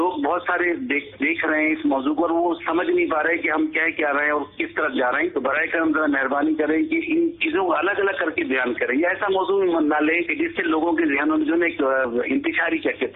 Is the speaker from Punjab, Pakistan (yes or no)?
no; Karachi, Sindh, Pakistan; میں کرانچی سے تعلق رکھتا ہوں